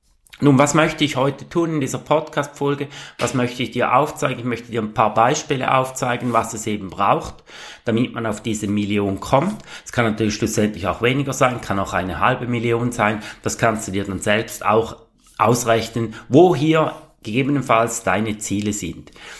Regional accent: Switzerland

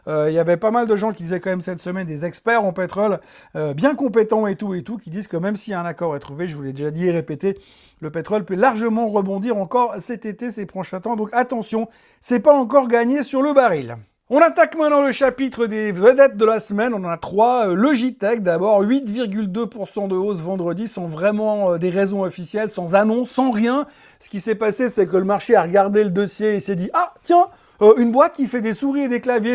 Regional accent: Plan-les-Ouates, Geneva, Switzerland; born there; C'est une société suisse qui est basée à Plan-les-Ouates, là où je suis né

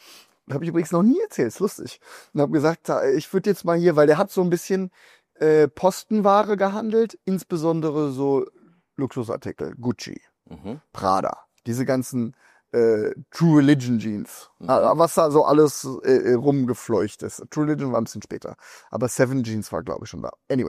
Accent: Frankfurt, Hesse, Germany; ich komme aus Frankfurt.

